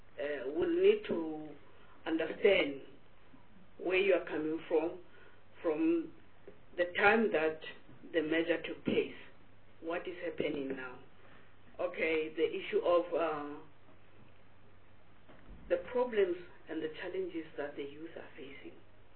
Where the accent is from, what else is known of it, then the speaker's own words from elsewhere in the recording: Limpopo, South Africa; I'm coming from Limpopo. My constituency is rural. I'm sure you know of Senwabarana. That's where I'm coming from. It's very dry.